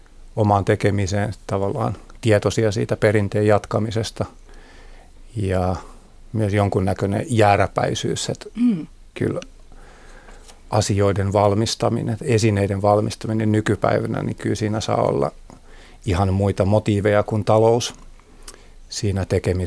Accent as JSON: {"language": "Finnish", "town": "Helsinki", "region": "Uusimaa", "country": "Finland", "tie": "born or raised there", "said": "olen syntynyt täällä tai asunut ikäni täällä Helsingissä, mutta mun juuret on täällä"}